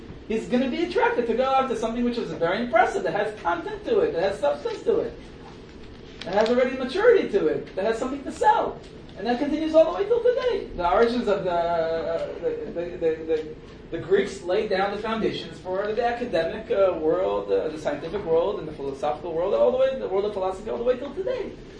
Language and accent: English; Israel; when I was a kid here growing up in Israel